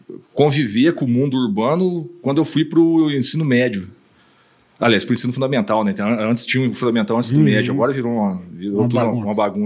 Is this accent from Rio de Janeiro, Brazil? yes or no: no; Três Corações, Minas Gerais, Brazil; Eu nasci em Três Corações, né? Nasci em Três Corações, no sul de Minas. Eu vivi 26 anos da minha vida no campo. Passei toda a minha juventude na roça, como diz lá no sul de Minas, né? Meus pais sempre trabalharam de fazenda em fazenda, assim.